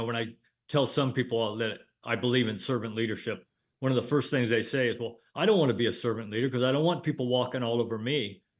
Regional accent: Illinois, United States; I grew up in Northern Illinois, just a dumb farm boy out in the middle of the cornfield.

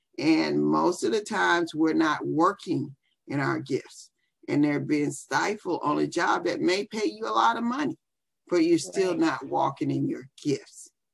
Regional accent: Biloxi, Mississippi, United States; came back home to my hometown, Biloxi, Mississippi, thought I was passing through and decided to stay.

